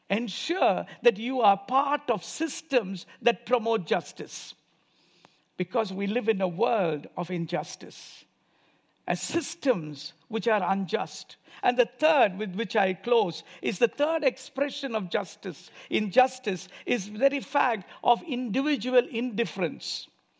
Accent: India; English is a second language; now in United States; why would I come all the way from India to US to buy a shirt made in Bangladesh?

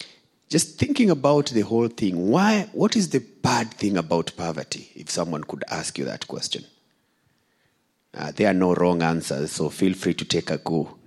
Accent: Kibera, Nairobi, Kenya; born there; So 38 years ago, I was born in Kibera

